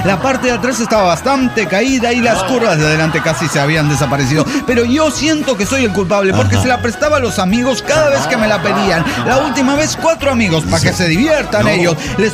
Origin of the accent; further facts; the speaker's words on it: Saltillo, Coahuila, Mexico; de Saltillo Goela.